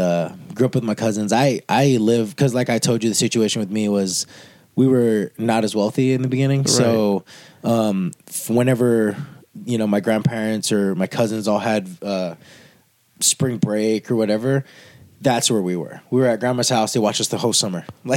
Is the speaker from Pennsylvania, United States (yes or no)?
no; Ewa Beach, Hawaii, United States; Just like, yeah, I'm from Eva Beach, you know.